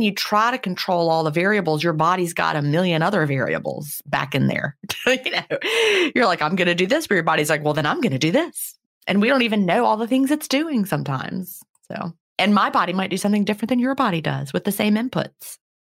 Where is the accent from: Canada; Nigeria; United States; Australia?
Canada; I'm Canadian, so I sure hope all these amazing products and hacks are available up here too.